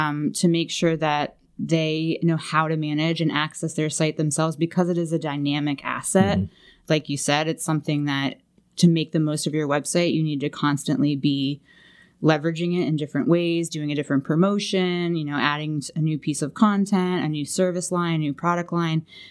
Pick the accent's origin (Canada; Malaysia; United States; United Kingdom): United States; Ocean City, New Jersey; I'll tell you I grew up down in Ocean City, New Jersey. I went to Charter Tech High School for the Performing Arts as a dancer